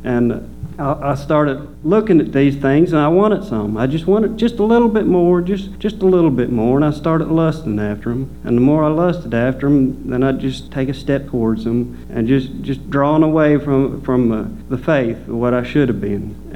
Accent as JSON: {"language": "English", "town": "Columbia", "region": "Kentucky", "country": "United States", "tie": "born or raised there", "also_born_or_lived": "Delaware", "said": "I was born in Delaware, and I think I was 6 when we moved to Columbia, Kentucky, and then about 10 years ago we moved over here. But growing up in Delaware, it's really a fast-growing."}